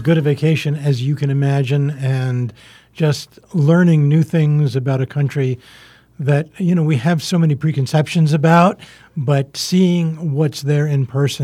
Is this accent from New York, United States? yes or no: yes; New York City, New York, United States; I grew up in New York City, so traffic jams are nothing new to me.